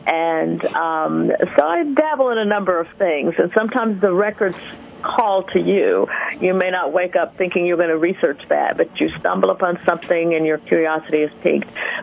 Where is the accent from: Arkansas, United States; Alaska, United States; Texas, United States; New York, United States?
Arkansas, United States; but I bet you've heard of our most famous resident, Judge Parker, the hanging judge, and but that's my hometown, second largest city, believe it or not, in the state